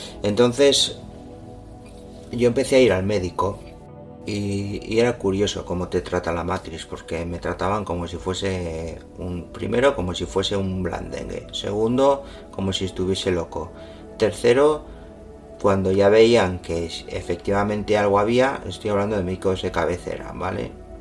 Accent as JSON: {"language": "Spanish", "town": "Villava", "region": "Navarre", "country": "Spain", "said": "Yo soy de Villava"}